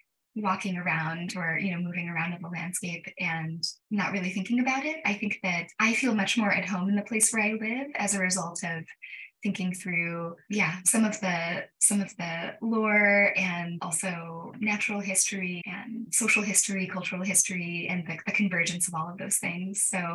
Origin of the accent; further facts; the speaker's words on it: Ohio, United States; now in Boston, United States; I'm not from the place where I currently live. I grew up in Ohio, but I currently live in Greater Boston.